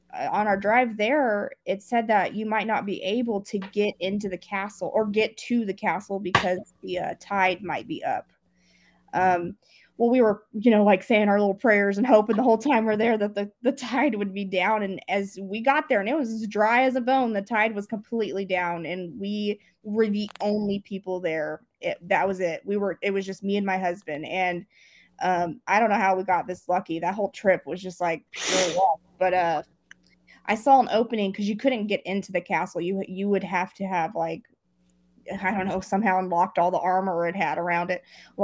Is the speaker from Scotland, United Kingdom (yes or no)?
yes; Scotland, United Kingdom; because I'm Scottish and I'm very into my heritage